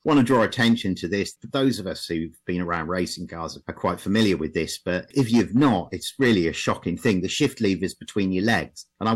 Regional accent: England, United Kingdom; now in Bay Area, United States; I've lived in the Bay Area for 18 years. Although I'm not a Bay Area native, I'm English, if my accent was hard to place.

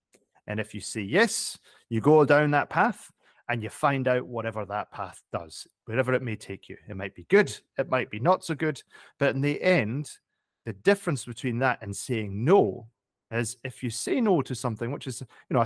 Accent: Edinburgh, Scotland, United Kingdom; also born or lived in Glasgow; I'm Scottish. I grew up in Edinburgh. I also lived in Glasgow for a while, but lived in Edinburgh.

